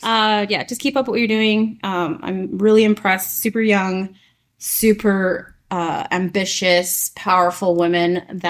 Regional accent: Canada; I'm Canadian, so I had to do that.

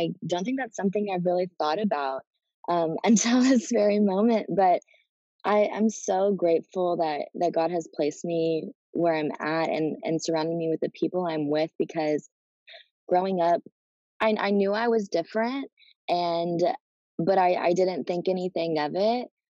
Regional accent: Sweetwater, Texas, United States; now in Los Angeles, United States; I'm originally from Sweetwater, Texas, and I now currently live in Los Angeles, California as a professional dancer

